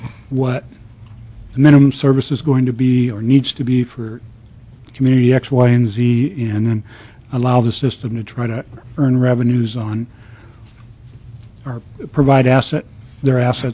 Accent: Anchorage, Alaska, United States; Okay, I'm sorry, and I grew up in Anchorage, so I shouldn't have known that.

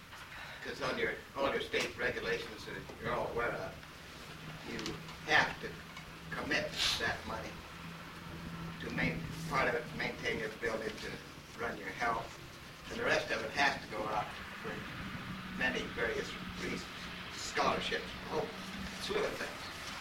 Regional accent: Haines, Alaska, United States; from Haines. I belong to a nonprofit organization, half a year's AB up there.

